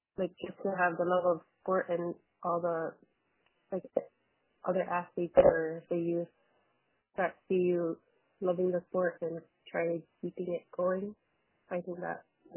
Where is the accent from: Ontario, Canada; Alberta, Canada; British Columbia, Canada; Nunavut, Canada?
Nunavut, Canada; Chesterfield Inlet; now in Massey Drive, Canada; I'm originally from Chesterfield in Nunavut, but living in Massey Drive, Newfoundland.